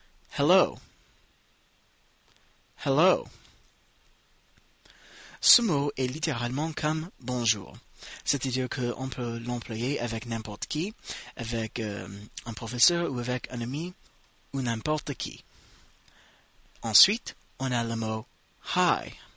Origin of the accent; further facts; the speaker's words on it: United States; first language English; French is a second language; Je suis américain, alors je parle anglais comme langue maternelle.